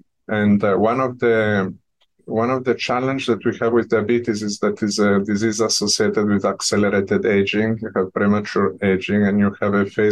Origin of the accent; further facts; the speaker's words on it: Milan, Lombardy, Italy; also born or lived in New York; I was born by mistake in New York when my family has been in the music business. I went to Milan when I was 3 months old. I grew up in Milan.